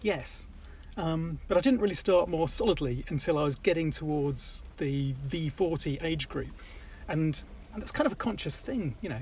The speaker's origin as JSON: {"language": "English", "town": "Oxted", "region": "South East England", "country": "United Kingdom", "tie": "born or raised there", "said": "No, I started off life in a place called Oxted in Surrey, next to the North Downs."}